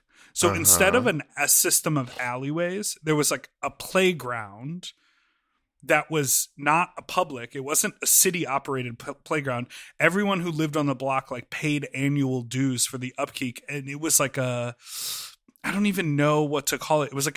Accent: Evanston, Illinois, United States; Yeah, in Evanston. I grew up, and Evanston has this like annual 4th of July parade

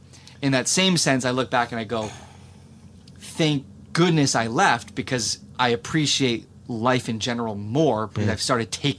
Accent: New Jersey, United States; At the time, I'd never been west of the Mississippi River. I'm from New Jersey.

